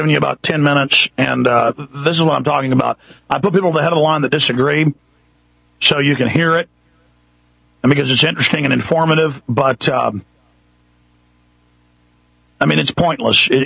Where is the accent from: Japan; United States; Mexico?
United States; Dallas, Texas; I grew up in Dallas